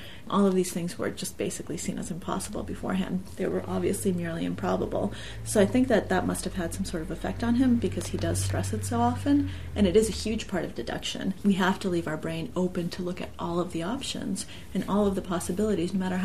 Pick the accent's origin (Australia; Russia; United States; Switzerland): Russia; English is a second language; So even though I've been talking about, you know, being born in Russia, my parents being Russian, growing up in Russia, it's very easy to compartmentalize and to keep those facts separate